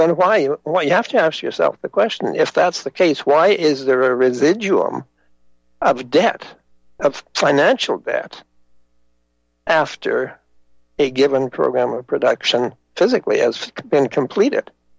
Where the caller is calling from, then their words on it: Canada; and I'm speaking from Canada here